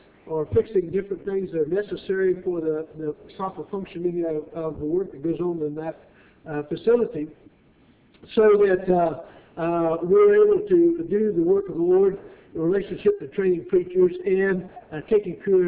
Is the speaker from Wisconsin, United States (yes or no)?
no; Arizona, United States; now in Georgia, United States; I live in Georgia at the present time, and my home state is Arizona.